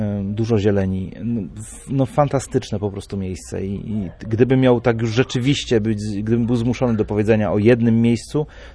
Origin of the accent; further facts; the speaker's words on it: Wrocław, Lower Silesian Voivodeship, Poland; also born or lived in Kielce; now in Gdynia, Poland; Urodziłem się w Kielcach, dojrzewałem we Wrocławiu, a wydoroślałem nad morzem. Może nie w Gdyni, bo swoje pierwsze kroki nadmorskie stawiałem w Rozewiu.